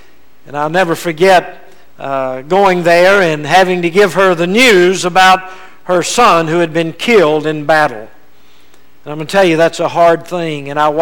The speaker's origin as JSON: {"language": "English", "region": "Louisiana", "country": "United States", "tie": "born or raised there", "also_born_or_lived": "Texas", "said": "I was born in Texas, but raised and reared in Louisiana."}